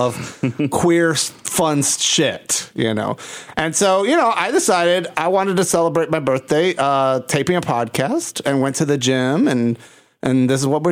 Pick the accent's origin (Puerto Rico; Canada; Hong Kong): Puerto Rico; And I'm from Puerto Rico.